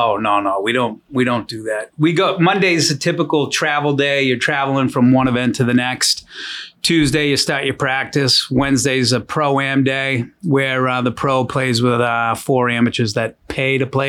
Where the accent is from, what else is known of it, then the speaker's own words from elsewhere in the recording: Merrimack, New Hampshire, United States; now in Lowell, United States; I grew up, family's from Lowell, but I grew up in Merrimack, New Hampshire through my younger years and through high school. And then I went back to Lowell when I got a job with Pfizer Pharmaceuticals.